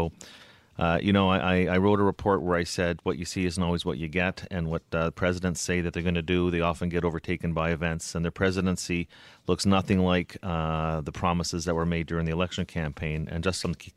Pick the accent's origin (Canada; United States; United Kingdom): Canada; Being a Canadian